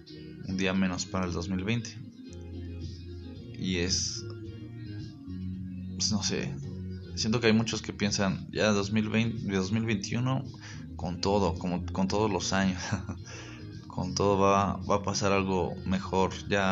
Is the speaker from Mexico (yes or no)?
yes; Mexico; además somos mexicanos, siempre tenemos por qué reír o burlarnos de la muerte.